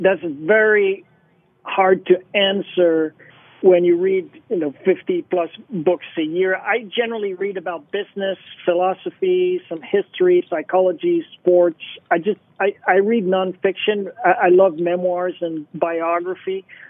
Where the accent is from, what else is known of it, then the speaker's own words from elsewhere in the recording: Canada; first language French; English is a second language; Back before the year 2000, I didn't speak much English. I grew up French-Canadian, and I interviewed with Mark for a research internship.